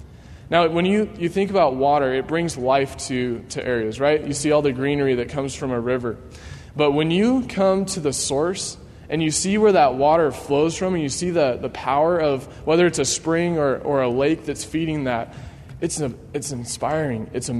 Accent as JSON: {"language": "English", "region": "Colorado", "country": "United States", "tie": "born or raised there", "said": "Back home where I grew up in Colorado, we live in a valley. And on three sides, there's mountains."}